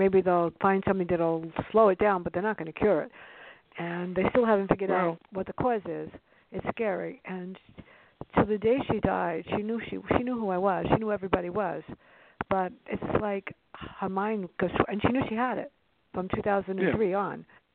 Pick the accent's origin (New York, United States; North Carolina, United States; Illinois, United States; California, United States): New York, United States; New York City; I grew up in the Bronx, in the South Bronx.